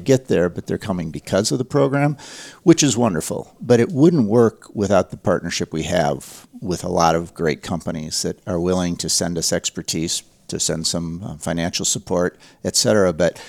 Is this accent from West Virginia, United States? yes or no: no; Dubuque, Iowa, United States; And I'm from Dubuque, Iowa. We didn't have Target. I didn't know what Target was at the time.